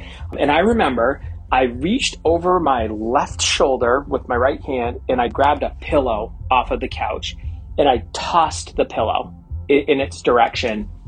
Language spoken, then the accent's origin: English; New Hampshire, United States; So growing up in New Hampshire, for those of you who haven't ever been here in the summer, it gets really hot and very humid during the day.